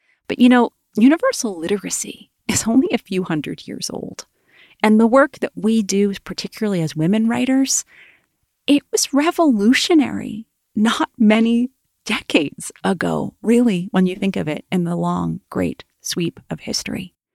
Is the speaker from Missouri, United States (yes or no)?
no; Cape Cod, Massachusetts, United States; I grew up in a gorgeous part of the world. I grew up on Cape Cod, Massachusetts